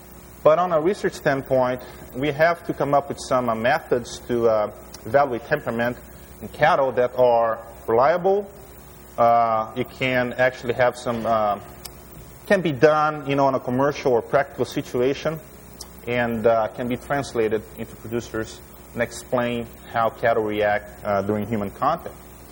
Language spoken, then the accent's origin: English; Brazil; English is a second language; I am from Brazil. Lived in Brazil for about 19 years.